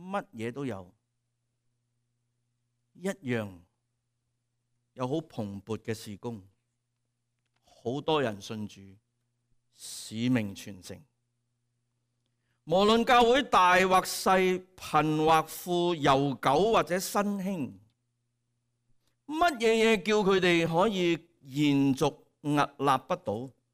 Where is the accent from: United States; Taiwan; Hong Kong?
Hong Kong; 跟我們香港人說的差不多的樣好少少了